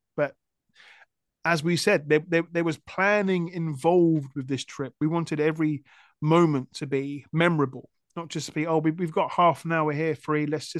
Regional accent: United Kingdom; And even though we are British and are very good at queuing, we didn't want to spend our whole time there in a queue.

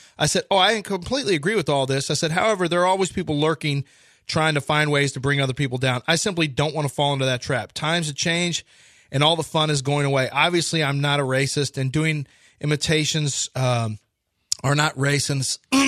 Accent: India; I'm Indian. I'm sure I'd think it's funny.

